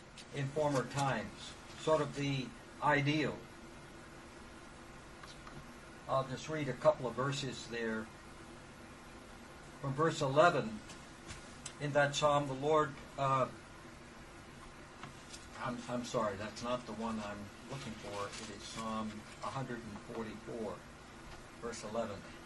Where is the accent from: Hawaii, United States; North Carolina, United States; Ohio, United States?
North Carolina, United States; I can remember when just 50 years ago when I grew up here in North Carolina, in our driveway, my father never took the keys out of the car.